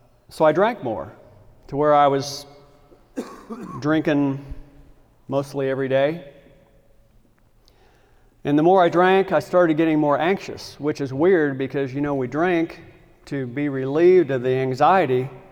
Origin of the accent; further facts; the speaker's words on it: Lawrence, Kansas, United States; I grew up in Lawrence, Kansas, and I had my first drink of alcohol when I was 9 years old.